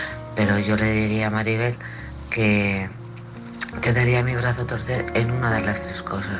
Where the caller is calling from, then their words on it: Alcorcón, Community of Madrid, Spain; de Alcorcón.